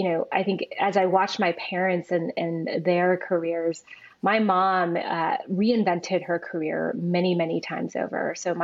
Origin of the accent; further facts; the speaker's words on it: California, United States; So I grew up in Southern California. I am the daughter of 2 immigrant parents.